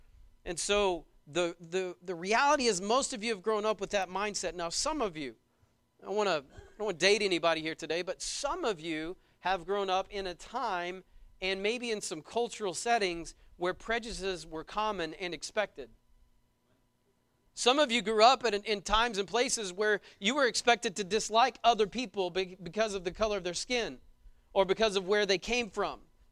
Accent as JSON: {"language": "English", "town": "Braggs", "region": "Oklahoma", "country": "United States", "tie": "born or raised there", "said": "when I was growing up in Braggs. Most of you know where that's at. Everybody knows where Braggs is."}